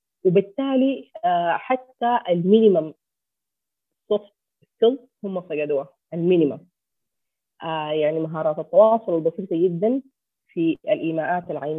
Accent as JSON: {"language": "Arabic", "country": "Sudan", "said": "حيقولوا متخلفه هنا عندنا في السودان"}